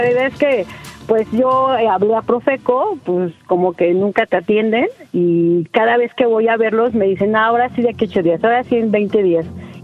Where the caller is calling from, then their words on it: Mexico City, Mexico; De la Ciudad de México.